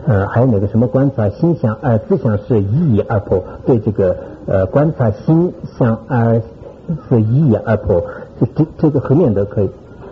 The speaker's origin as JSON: {"language": "Chinese", "region": "Sichuan", "country": "China", "said": "就是我们四川人说是三国心"}